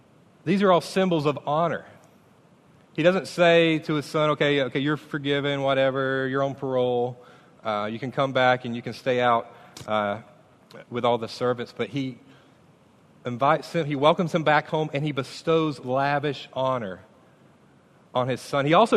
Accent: Mayo, Florida, United States; in the church that I grew up in Mayo, the great town of Mayo, Florida, we would sing hymns

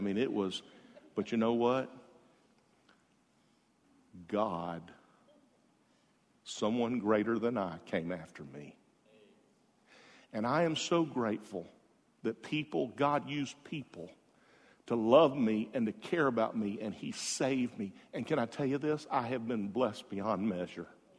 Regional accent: Jacksonville, Florida, United States; You know, I'm from Jacksonville. I went to a pastor's meeting. It was over, and forgive me here, a little tender. I went to a pastor's meeting over in the south side of Jacksonville where I grew up. I grew up on the south side.

